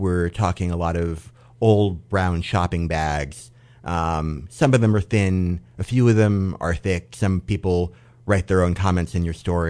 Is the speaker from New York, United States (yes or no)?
yes; Scarsdale, New York, United States; I grew up in Scarsdale.